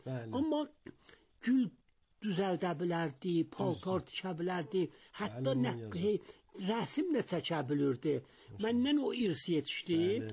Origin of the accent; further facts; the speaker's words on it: Tabriz, East Azerbaijan, Iran; mənə 81 yaşım vardı, Təbrizdə, deyə bilirəm, mərkəz Təbrizdə anadan olmuşam, Rastatüsə məhəlləsində, vəli bir məhəllə var, benamı Küzərxana, Kuyu Kuzərxana, orada böyümüşəm.